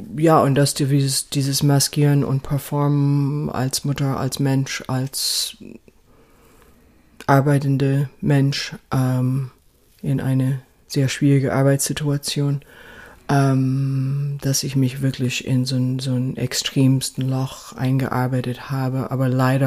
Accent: California, United States; also born or lived in Seattle / New York; Genau. Ich bin in Kalifornien groß geworden, genau.

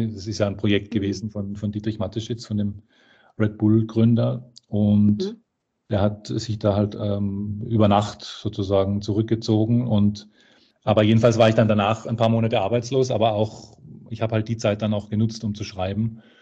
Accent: Karlsruhe, Baden-Württemberg, Germany; born there; in Karlsruhe, in meiner Geburtsstadt

